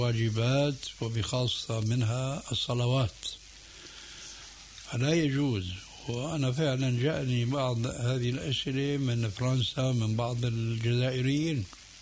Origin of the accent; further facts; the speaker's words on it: Syria; هذا موجود عند الصوفية عندنا بسوريا من زمان